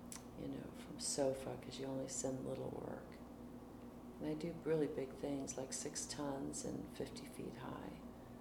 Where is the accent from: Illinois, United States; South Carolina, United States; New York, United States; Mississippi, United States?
South Carolina, United States; Walterboro; born there; Okay, I was born in Walterboro, South Carolina.